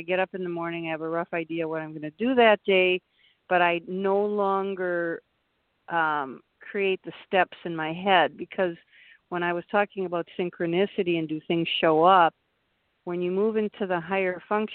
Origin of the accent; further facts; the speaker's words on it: Milwaukee, Wisconsin, United States; I'm from Milwaukee.